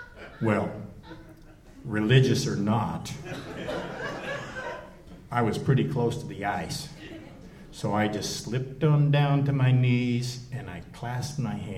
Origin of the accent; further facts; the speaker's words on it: New Mexico, United States; Well, I'm from New Mexico, and I had never been ice fishing.